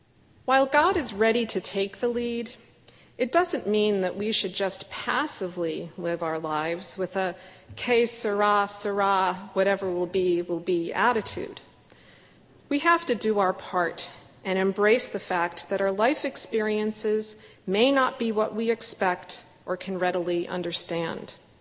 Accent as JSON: {"language": "English", "town": "Teaneck", "region": "New Jersey", "country": "United States", "tie": "born or raised there", "said": "returned to Teaneck, where I grew up, and lived with my parents after graduating. I came back to my hometown"}